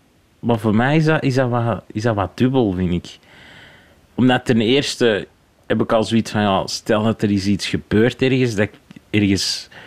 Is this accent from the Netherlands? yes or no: no; Antwerp, Belgium; Ik ben opgegroeid in Centrum Antwerpen. Daar wonen niet veel mensen eigenlijk, zeg maar.